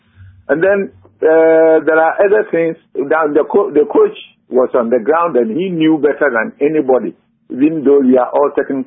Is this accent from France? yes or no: no; Ghana; You see, I'm a Ghanaian